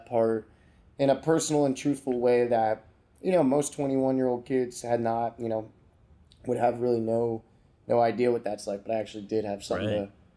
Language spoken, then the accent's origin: English; Florida, United States; I grew up in Florida. I love sunshine.